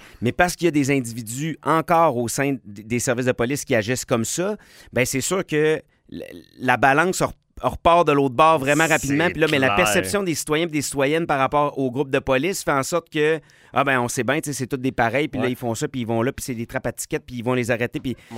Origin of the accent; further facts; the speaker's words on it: Quebec City, Quebec, Canada; moi, j'ai grandi à Limoilou.